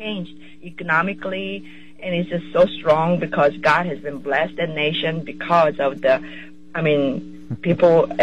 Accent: South Korea; I'm from South Korea

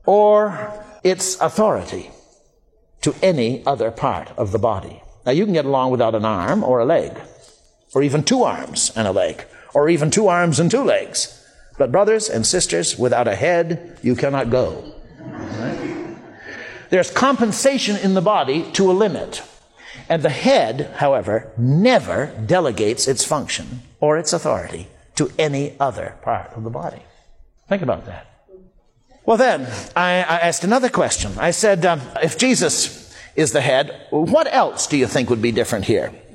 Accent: United States; I'm an American, if you haven't guessed. And as an American, I believe in democracy of a sort.

